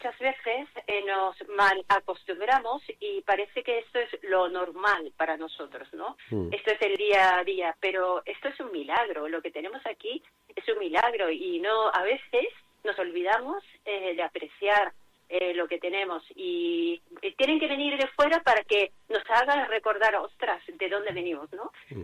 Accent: Japan; Spanish is a second language; now in Spain; yo soy japonesa, y todos los japoneses que nos visitan dicen lo mismo

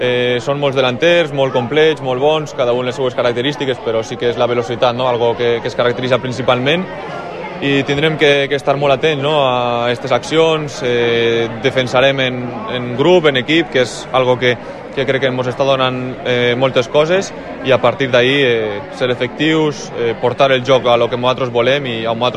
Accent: Villarreal, Valencian Community, Spain; L'equip del meu poble m'està permetint disfrutar, no?, d'unes semifinals de Champions, i és algo únic.

